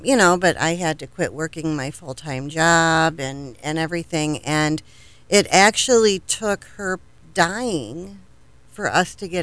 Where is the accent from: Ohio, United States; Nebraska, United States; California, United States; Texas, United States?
Ohio, United States; now in Orlando, United States; I'm from Ohio.